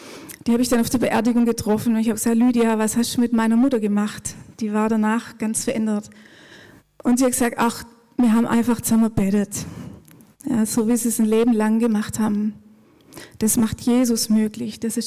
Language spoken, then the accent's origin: German; Baden-Württemberg, Germany; Ich bin im Schwarzwald aufgewachsen, ziemlich pietistischen Elternhaus